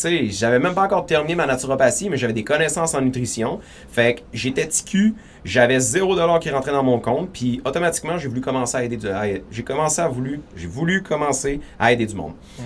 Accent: Saguenay, Quebec, Canada; Sauf que moi, dans le fond, je viens du Saguenay.

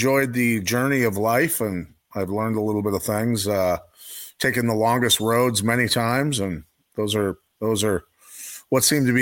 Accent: Iowa, United States; Most people aren't aware that I spent my entire childhood very sick from black mold and ag chemicals growing up in Iowa

